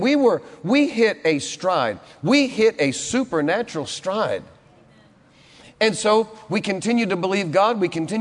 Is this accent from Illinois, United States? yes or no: no; Massachusetts, United States; My parents, both of my parents are in heaven, but they lived in Massachusetts. I grew up in Massachusetts.